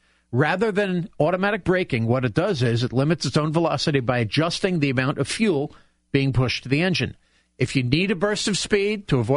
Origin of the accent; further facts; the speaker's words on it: New York, United States; You looking at me just because I'm from New York?